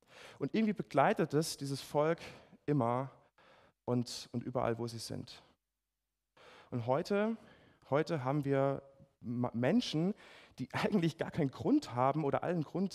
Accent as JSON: {"language": "German", "town": "Ludwigshafen", "region": "Rhineland-Palatinate", "country": "Germany", "said": "ich komme aus Ludwigshafen am Rhein, die offiziell hässlichste Stadt Deutschlands."}